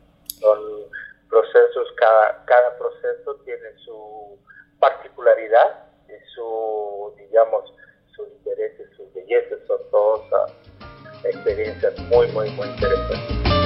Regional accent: Brazil; Spanish is a second language; soy brasileño y tengo más de 20 años o 25 años de experiencia de trabajo

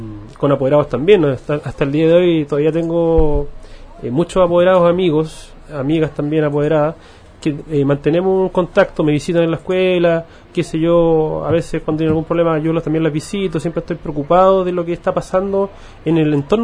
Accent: Pudahuel, Santiago Metropolitan Region, Chile; Soy de la comuna de Pudahuel.

